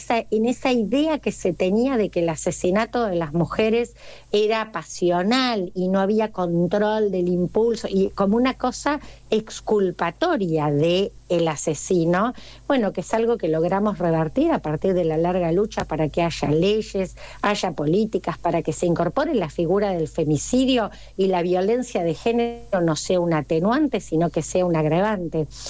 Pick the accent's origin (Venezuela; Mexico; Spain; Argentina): Argentina; La Plata, Buenos Aires Province; yo soy platense además, ¿no?